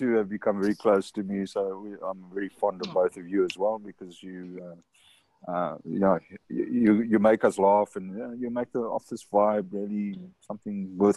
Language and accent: English; Karoo, South Africa; I come from the Karoo, so we used to live off rusks.